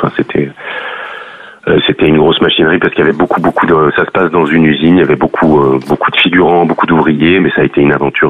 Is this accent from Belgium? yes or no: no; Libya; je suis originaire de Libye